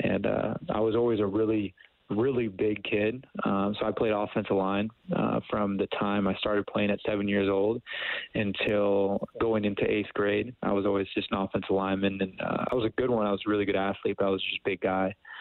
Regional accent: Camarillo, California, United States; growing up in Camarillo was great, very warm. Didn't ever saw snow until I was in Calgary and in Alberta

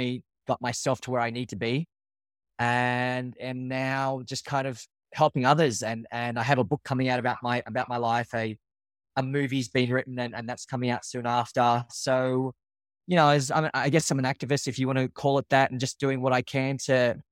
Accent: Australia; now in New York, United States; …, I'm from Australia. I do now live in New York. I've been in New York for the past 12 years

